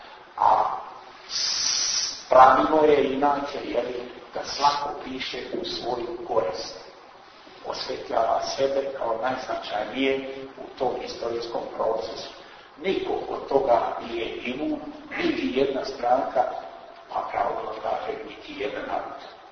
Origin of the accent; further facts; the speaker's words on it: Montenegro; kod nas u Crnoj Gori.